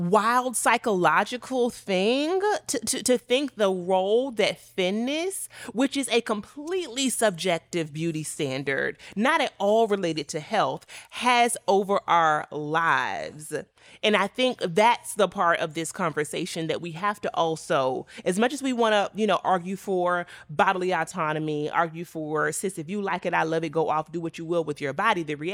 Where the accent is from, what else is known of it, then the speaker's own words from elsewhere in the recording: the South, United States; But I am from a low income working class background in the South. I'm from a place where we